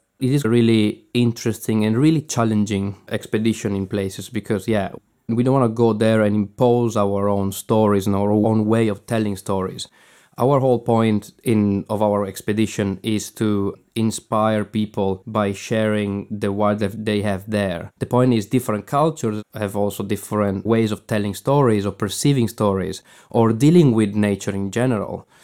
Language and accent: English; Northeast Italy, Italy; English is a second language; And I'm the first one going out of Europe and going out of Italy. I'm originally from Italy and Northeast.